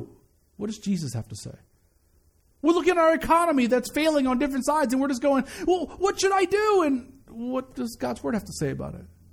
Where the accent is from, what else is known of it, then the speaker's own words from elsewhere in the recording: Kansas City, Missouri, United States; In the church I grew up in growing in Kansas City, it was very, very Democratic.